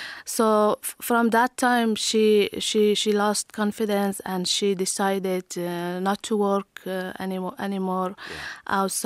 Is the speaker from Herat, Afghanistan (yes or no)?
no; Kabul, Afghanistan; I was born and raised in Kabul, Afghanistan. I was born in war and I was raised in war.